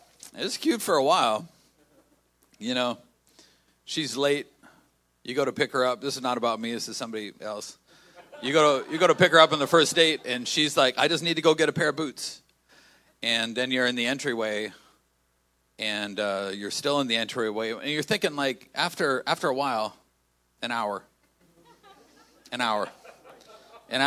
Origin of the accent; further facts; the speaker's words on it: Calgary, Alberta, Canada; because we're from the Calgary area